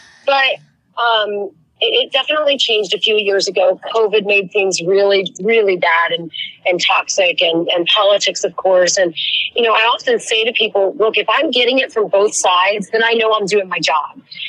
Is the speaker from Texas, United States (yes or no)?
no; Cincinnati, Ohio, United States; now here I am working 20 years in my hometown, still loving what I do. I still get assigned, you know, big political debates or big news stories. You know, when Fountain Square, the shooting there happened, you know, my boss sent me right down to Fountain Square.